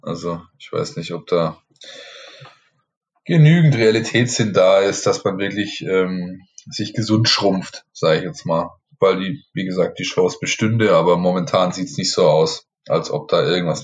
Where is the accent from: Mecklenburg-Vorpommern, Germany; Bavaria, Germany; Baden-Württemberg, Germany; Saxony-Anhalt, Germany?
Baden-Württemberg, Germany; ich bin im Ort aufgewachsen, da waren sehr viele GIs mit ihren Familien wohnhaft, weil eben in der Nähe von den US Installations in Ludwigsburg und in Stuttgart liegend.